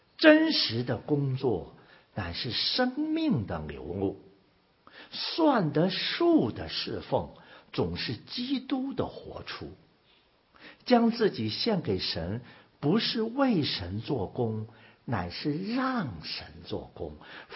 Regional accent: China; 我们从中国来的，就尤其是新移民啊，

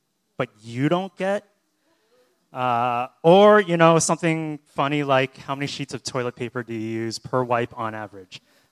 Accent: Boston, Massachusetts, United States; So I'm from Boston, and there's a lot more non-interesting stuff that I guess I also included

